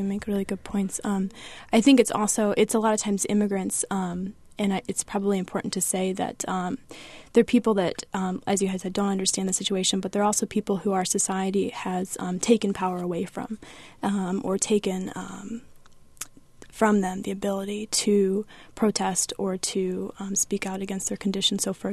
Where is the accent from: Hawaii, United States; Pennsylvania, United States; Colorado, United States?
Pennsylvania, United States; Abington Township; also born or lived in Illinois; now in Champaign, United States; Well, I grew up actually in Pennsylvania, just north of Pennsylvania in Abington Township.